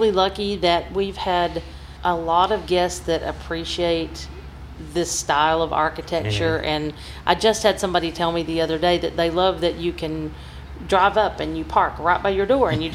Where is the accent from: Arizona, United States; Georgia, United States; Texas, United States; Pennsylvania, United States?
Texas, United States; So growing up in Texas, I came here with family.